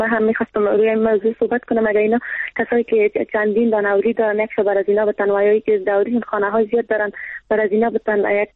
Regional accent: Afghanistan; ما مردم افغانستان

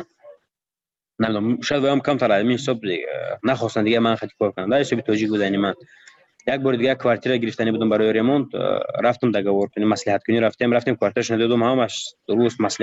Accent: Tajikistan; من تاجیکم از تاجیکستانم

